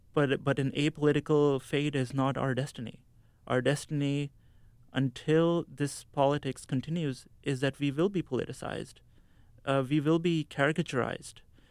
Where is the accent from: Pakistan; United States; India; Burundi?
Pakistan; I wait for someone to ask me where I'm from so I can tell them I'm from Pakistan, so that they know that there's a Pakistani who's there amongst them